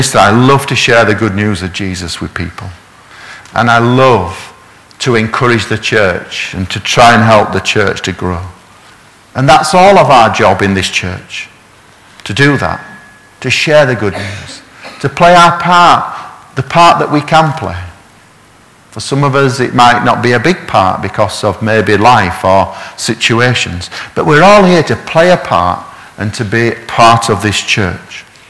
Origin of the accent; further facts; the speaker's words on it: Yorkshire and the Humber, United Kingdom; accent: Yorkshire; people can't even understand my Yorkshire accent